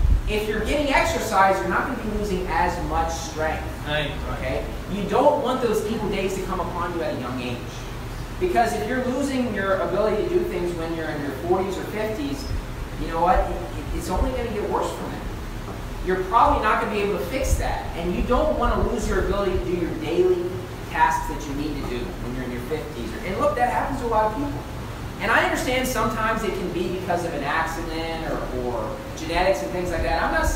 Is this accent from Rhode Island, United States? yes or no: no; West Virginia, United States; Look, I grew up in West Virginia, the mountaineer state. That's what it's known as.